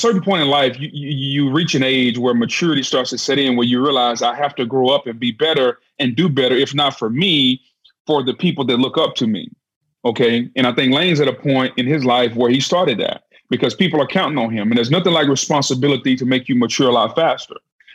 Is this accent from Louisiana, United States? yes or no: yes; Louisiana, United States; I grew up, I was a kid from Louisiana who knew about Notre Dame and the gold helmets.